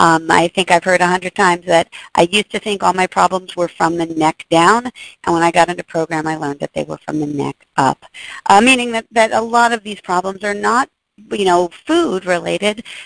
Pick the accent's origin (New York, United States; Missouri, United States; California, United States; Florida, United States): New York, United States; I'm a New Yorker, and I lived through 9/11 abstinently.